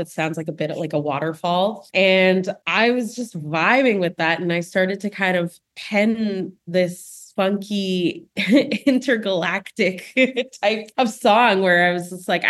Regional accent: Toronto, Ontario, Canada; I grew up in Scarborough, which is a little suburb, right kind of the east side of Toronto.

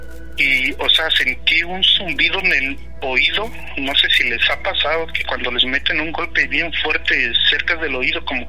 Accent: Toluca, State of Mexico, Mexico; now in Denver, United States; De Toluca.

